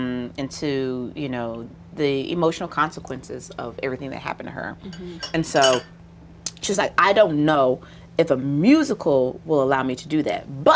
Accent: the South, United States; So I grew up in the South, and what's interesting about Southern black folks and black women in particular is that the strip club world

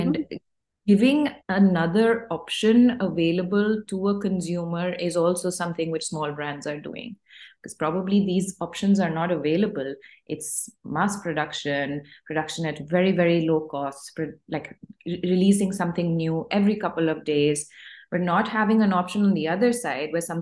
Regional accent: India; now in Brussels, Belgium; I'm actually Indian. I have been living in Brussels for the past 8 years now. I've been living in Brussels for the past 8 years.

